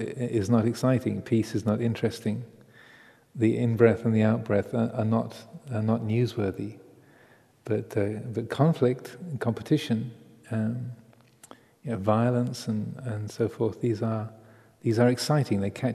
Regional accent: United States; oh, I'm American too

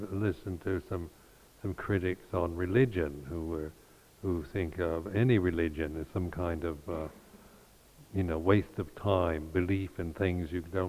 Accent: United States; having a skeptical mind and being American, you can be quite opinionated, as I was.

